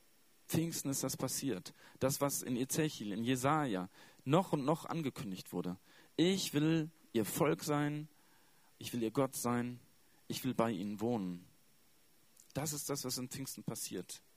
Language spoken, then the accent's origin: German; Münster, North Rhine-Westphalia, Germany; komme wieder hier nach Remscheid oder nach Münster, wo ich herkomme